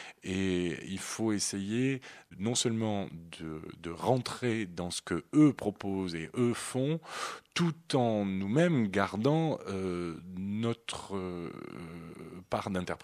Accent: France; ils me le demandent d'autant plus qu'ils savent que je suis français, voilà.

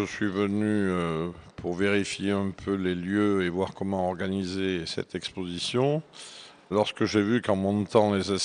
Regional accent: Arles, Provence-Alpes-Côte d'Azur, France; born there; c'est la Camargue, c'est le pays de ma mère, c'est le pays de mon père, et moi je suis né à Arles, mais c'est la capitale de la Camargue.

